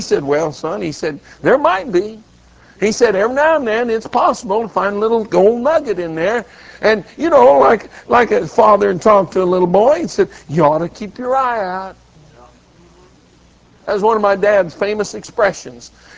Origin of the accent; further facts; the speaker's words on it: Colorado, United States; I'm born and raised in Colorado, so I'm not really a Yankee. I'm a Westerner.